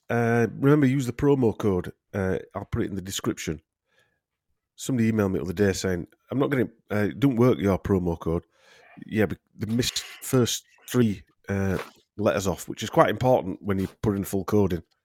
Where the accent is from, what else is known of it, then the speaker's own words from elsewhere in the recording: Yorkshire and the Humber, United Kingdom; accent: Yorkshire; If you remember, it's my Yorkshire accent